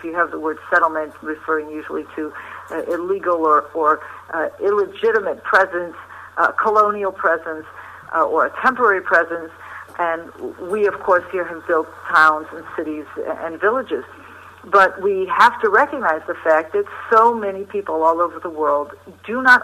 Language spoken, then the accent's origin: English; Cleveland, Ohio, United States; I grew up in Cleveland, Ohio